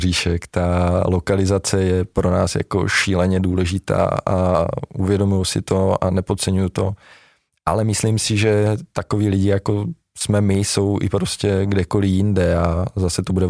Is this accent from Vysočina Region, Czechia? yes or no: yes; Třebíč, Vysočina Region, Czechia; ale není jako podporu poskytujeme my jako Češi z Třebíče